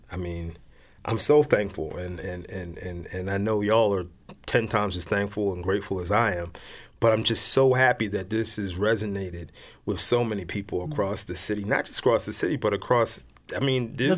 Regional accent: Baltimore, Maryland, United States; maybe it is just because I'm from West Baltimore and grew up around Mondawmin or whatever it is.

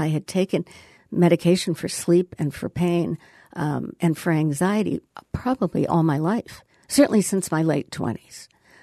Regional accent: Canada; born there; I mean, I'm a Canadian by birth.

